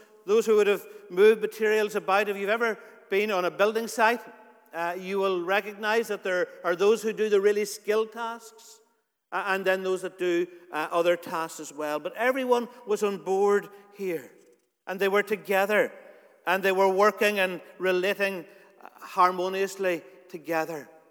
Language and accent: English; Ulster, Ireland; I grew up in Donegal, and there